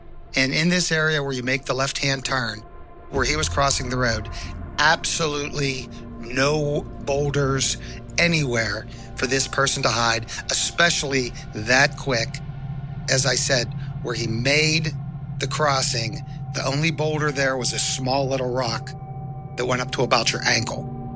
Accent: Pennsylvania, United States; now in Harrisburg, United States; And me and my ex-wife, born and raised in Allegheny, moved to Beaver County before we moved to Harrisburg.

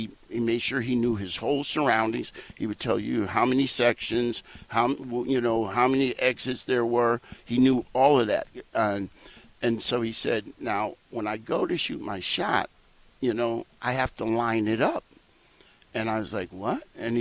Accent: the South, United States; born there; We were, you know, in the South during that time. I was born in the South during Jim Crow. During Jim Crow era, I was born in a segregated hospital.

